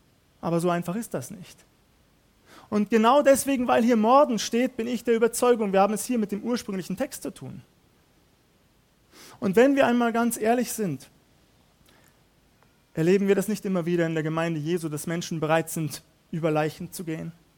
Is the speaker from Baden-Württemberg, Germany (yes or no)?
no; Waldkraiburg, Bavaria, Germany; Wir haben eine Geschichte hier in Waldkraiburg, meine Heimatgemeinde in Landshut, ebenfalls davon betroffen.